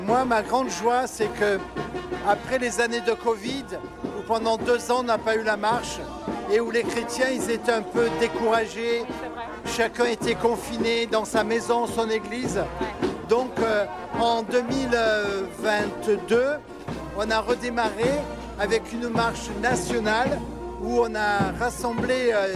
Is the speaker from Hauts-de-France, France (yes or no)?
no; Marseille, Provence-Alpes-Côte d'Azur, France; la flamme a été allumée à Marseille. Moi, j'y étais, puis je suis Marseillais.